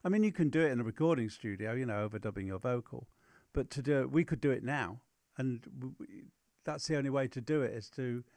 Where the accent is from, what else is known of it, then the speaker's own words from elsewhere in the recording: Manchester, North West England, United Kingdom; the bands that we saw growing up in Manchester during that sort of early 60s period in particular was just phenomenal.